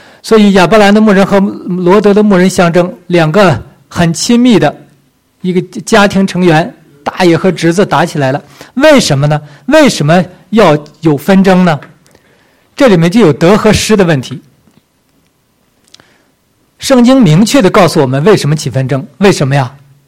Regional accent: Northeast China, China; accent: Northeastern Mandarin; 用我们东北话来讲

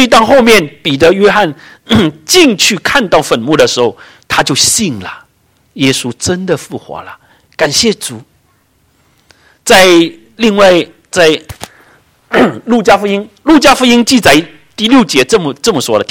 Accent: China; now in Canada; 只有我们中国人过清明节，

